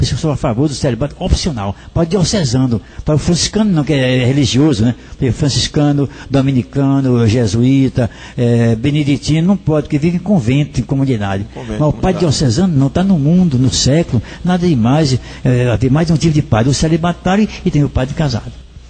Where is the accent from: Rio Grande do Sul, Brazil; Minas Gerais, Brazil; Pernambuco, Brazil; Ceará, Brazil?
Ceará, Brazil; Quixadá; born there; Ceará, lá foi em Quixadá, no dia 12 de janeiro, de Tapadura de lá, essa galera família. Portanto, são 6 meses cigano, nasci de lá, mas quase não vivi na minha terra natal, mas gosto do meu Quixadá.